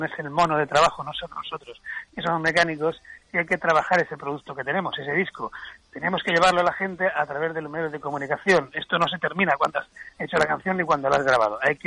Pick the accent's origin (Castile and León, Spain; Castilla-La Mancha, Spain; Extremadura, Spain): Castile and León, Spain; Burgos; now in Mallorca, Spain; nosotros los mallorquines, bueno, yo soy de Burgos, pero llevo aquí toda mi vida prácticamente